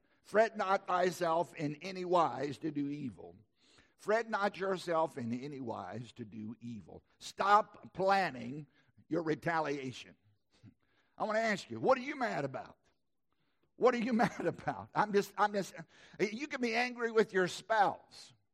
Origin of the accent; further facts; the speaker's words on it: Southside, Virginia, United States; I grew up in Southside, Virginia, where my parents would often talk about people fretting or being fretted.